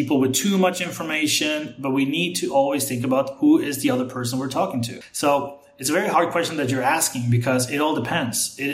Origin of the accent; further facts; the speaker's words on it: Argentina; first language Spanish; English is a second language; also born or lived in Northern Europe; Because I am Argentinian by birth. My family's Argentinian. Spanish is my first language. But I grew up outside of Argentina, right? So I spend, you know, my childhood between Argentina and Northern Europe.